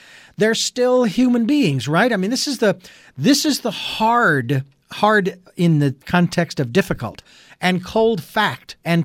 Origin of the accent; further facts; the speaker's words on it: Phoenix, Arizona, United States; I was born and raised in Phoenix, so I'm familiar with 110 degrees.